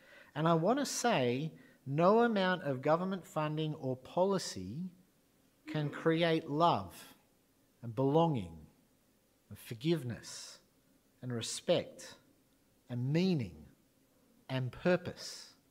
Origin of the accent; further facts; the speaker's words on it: Australia; As Australian Christians, it's important we reflect on this.